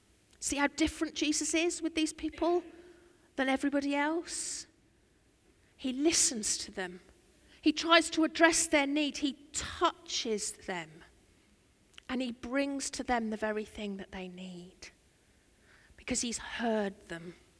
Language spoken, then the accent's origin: English; East of England, United Kingdom; I'm from Norfolk